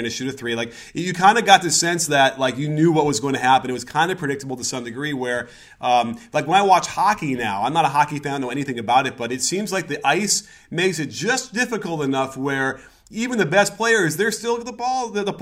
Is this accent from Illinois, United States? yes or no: yes; Chicago, Illinois, United States; And I grew up in Chicago, and we had heard about those mythical Bulls teams.